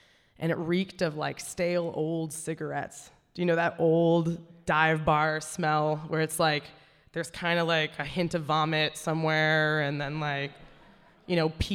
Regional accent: New Hampshire, United States; Like, I'm from New Hampshire. I'm from the Northeast.

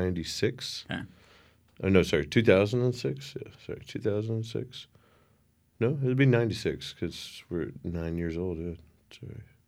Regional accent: Waco, Texas, United States; also born or lived in Longview; And I was born here, lived the first 4 years of my life here, moved to Longview, Texas, and then somehow we all returned back to Waco

